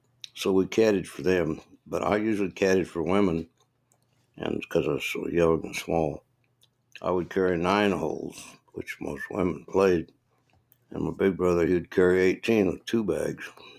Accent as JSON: {"language": "English", "town": "Wichita", "region": "Kansas", "country": "United States", "tie": "born or raised there", "said": "and I was raised in Wichita primarily. We moved there when I was in third grade to Wichita. My dad went to work for Boeing, of course, and mother later."}